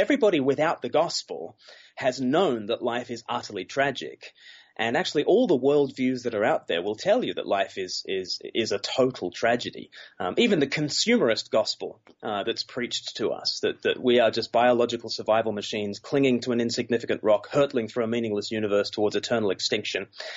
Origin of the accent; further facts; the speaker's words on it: Australia; now in London, United Kingdom; Yes, I'm here in London, actually.